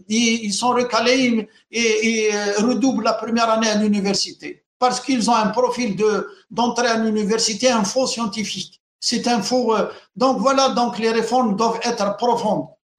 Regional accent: Algeria; Et l'identité, on est des Algériens. L'identité, dans la Constitution, on est des Algériens, on est des Berbères, on est des Amazigh.

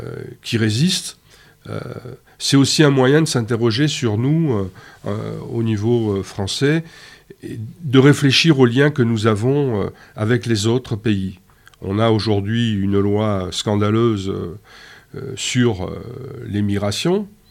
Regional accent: France; en tant que Français, en tant qu'Européens

